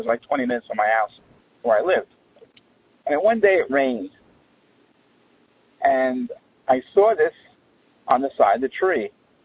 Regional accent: Bronx, New York, United States; Now, I'm from the Bronx, right?

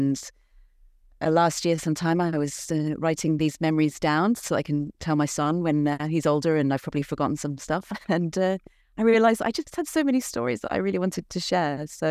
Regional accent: United Kingdom; moved away as an adult; now in Seattle, United States; I'm a British expat living in Seattle in the USA. I used to be a flight attendant for 14 years back in the UK

